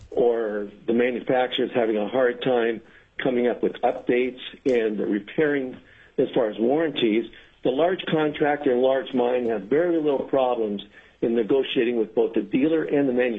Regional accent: Alaska, United States; born there; I was born in Alaska, and my grandfather was involved in construction going back many years.

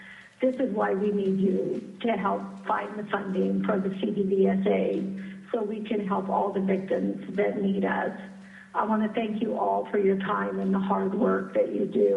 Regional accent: Kodiak, Alaska, United States; I'm from Kodiak, Alaska

